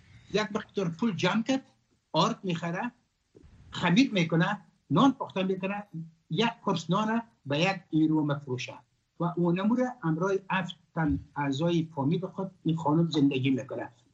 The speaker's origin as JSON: {"language": "Persian", "country": "Afghanistan", "tie": "born or raised there", "said": "ولی من تمام افغان هستم، از افغانستان هستم، اونجا زادگاهیم است،"}